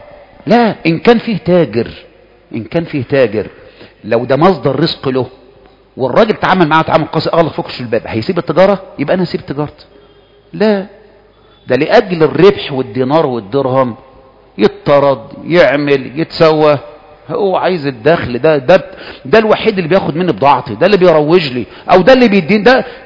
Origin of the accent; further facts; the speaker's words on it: Egypt; ده احنا من مصر، مصر كلنا